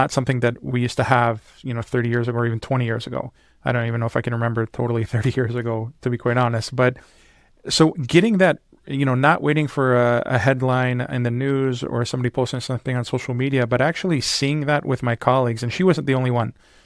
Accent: Detroit, Michigan, United States; But growing up in the Detroit area, post-college, post-university, I actually worked for a nonprofit organization for a while

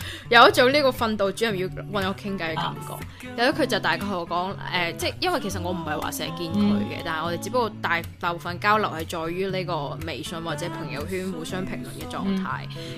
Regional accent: Guangdong, China; 咁你都知道我哋广东人对鸡好有追求啦

